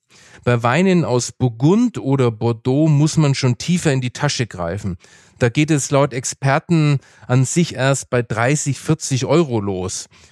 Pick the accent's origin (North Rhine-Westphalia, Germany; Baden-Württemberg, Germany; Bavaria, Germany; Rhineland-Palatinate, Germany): Bavaria, Germany; Ich bin zwar im Bierfranken aufgewachsen